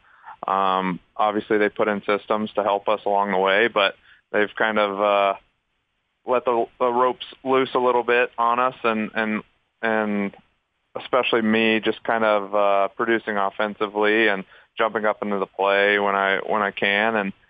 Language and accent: English; Oklahoma, United States; but obviously a lot different because I'm from Oklahoma.